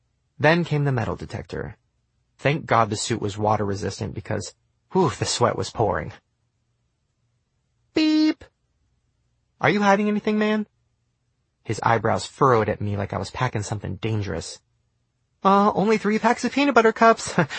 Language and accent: English; Long Beach, California, United States; Hey, I grew up in Long Beach, okay? What do you expect?